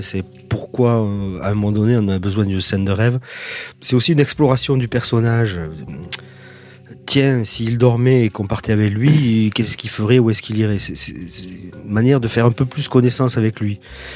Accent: Lourdes, Occitanie, France; On vient de Lourdes, qui est à côté de Tarbes

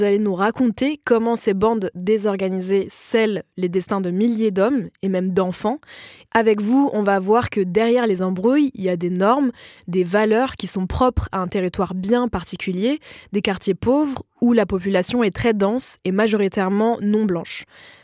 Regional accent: Gennevilliers, Île-de-France, France; j'ai grandi à Gennevilliers, dans une banlieue de 45 000 habitants, dans le 92, c'est au nord de Paris.

